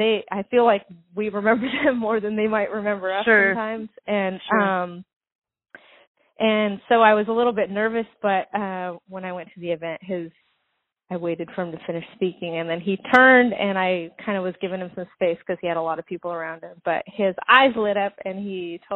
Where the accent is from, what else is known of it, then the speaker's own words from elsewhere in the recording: Santa Monica, California, United States; I grew up in Venice Beach in Santa Monica.